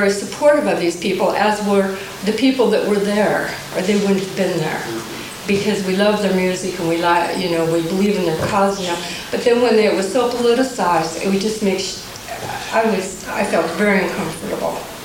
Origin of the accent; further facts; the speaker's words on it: Seattle, Washington, United States; I'm from Seattle.